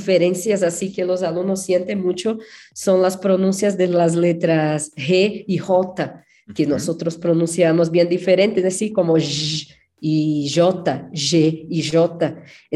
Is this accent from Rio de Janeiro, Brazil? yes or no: no; São Paulo, Brazil; Spanish is a second language; yo soy de São Paulo